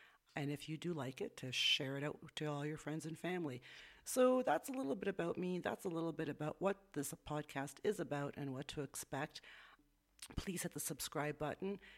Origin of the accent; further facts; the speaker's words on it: Canada; now in Guatemala; I am a Canadian expat currently living in Guatemala.